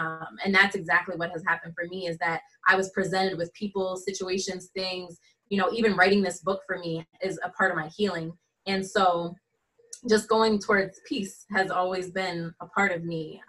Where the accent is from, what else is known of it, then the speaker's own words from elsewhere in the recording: New Jersey, United States; also born or lived in Dover, Delaware; because I'm from Jersey. I'm back in Jersey, my hometown, which is ironic.